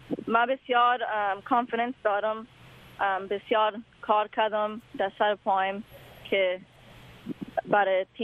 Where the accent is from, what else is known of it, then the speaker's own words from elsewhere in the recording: Afghanistan; ما کل ما افغان هستیم